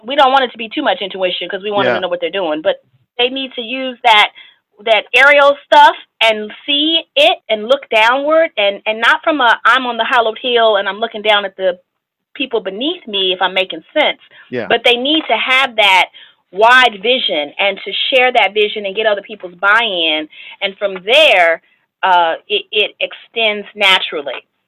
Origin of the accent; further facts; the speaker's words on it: Chicago, Illinois, United States; I'm from Chicago, so of course I'm going to toss them in.